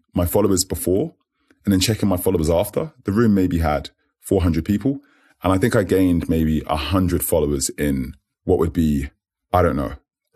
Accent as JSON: {"language": "English", "country": "United Kingdom", "said": "And yes, I am British. But I would say I'm in it, but not of it, if that makes sense. I got the opportunity to grow up in a few places."}